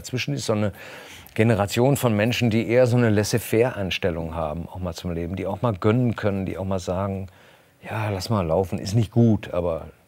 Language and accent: German; Rhineland, Germany; ich komme ja aus dem Rheinland